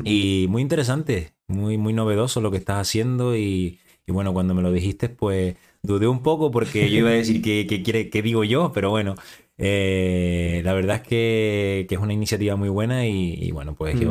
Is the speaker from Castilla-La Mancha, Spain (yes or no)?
no; Adeje, Canary Islands, Spain; Bueno, pues yo soy de Adeje, nací en Fañabé, en un pueblito de Adeje, y fui al cole de ahí, un cole pequeñito, de pueblo